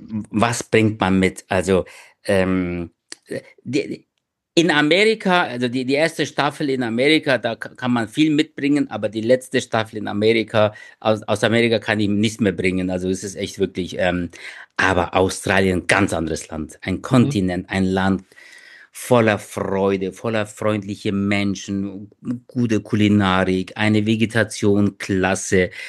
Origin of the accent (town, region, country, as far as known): Bavaria, Germany; accent: Bavarian